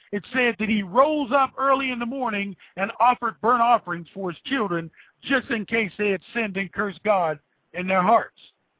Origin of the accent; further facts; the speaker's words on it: Ohio, United States; if I made the all-inclusive statement that all trees in my home state of Ohio were oak trees